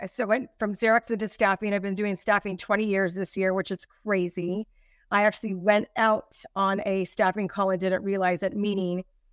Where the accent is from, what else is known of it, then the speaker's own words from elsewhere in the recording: La Mirada, California, United States; I'm local from Santa Fe, from La Mirada, went to high school in Santa Fe Springs, St. Paul High School.